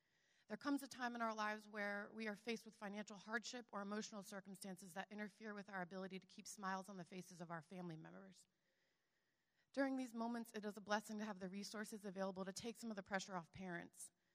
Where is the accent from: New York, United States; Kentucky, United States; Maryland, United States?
Maryland, United States; Burtonsville; So I grew up here in Burtonsville, and even though this is a very transient area